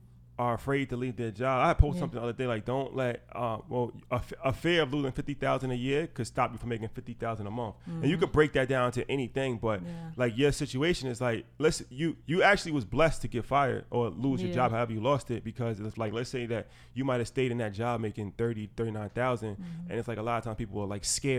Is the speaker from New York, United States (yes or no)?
yes; New York City, New York, United States; especially like we come from New York.